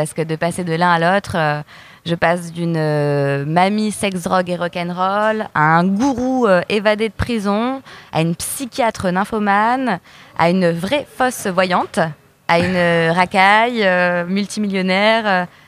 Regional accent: Nice, Provence-Alpes-Côte d'Azur, France; now in Paris, France

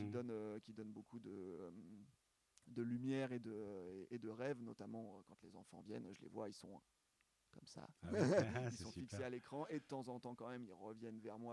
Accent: France; born there; je suis né en France, je suis français, mais j'ai des origines effectivement italiennes du côté de mon père et surtout de ma grand-mère.

